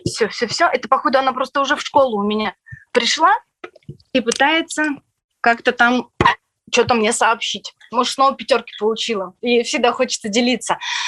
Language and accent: Russian; Polysayevo, Kemerovo Oblast, Russia; когда я приехала сама из Кузбасса, жила в Полысаево и приехала в институт